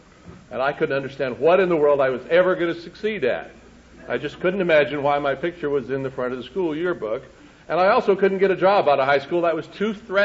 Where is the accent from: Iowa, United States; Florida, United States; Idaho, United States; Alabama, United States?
Idaho, United States; It seems like yesterday when I was a kid growing up in Idaho, just like it was yesterday.